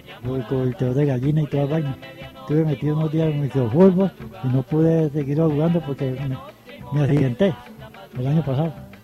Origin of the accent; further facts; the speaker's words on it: Puerto Colombia, Atlántico, Colombia; Yo de Puerto Colombia.